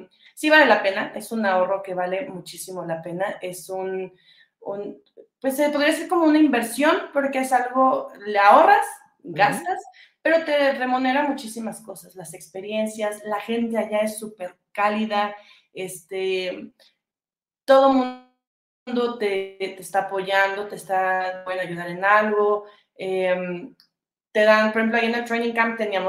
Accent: Mexico; no, vengo de México. Me dice, ay, mexicana, sí, mexicana.

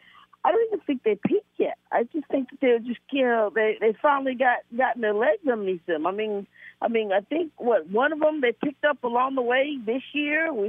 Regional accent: Brooklyn, New York, United States; You know, I am from Brooklyn, so it would be one hell of a battle to see the Brooklyn Nets against the Golden State Warriors.

